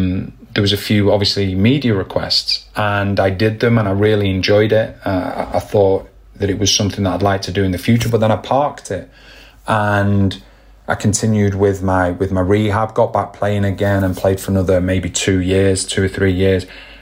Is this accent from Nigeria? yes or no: no; England, United Kingdom; as growing up in England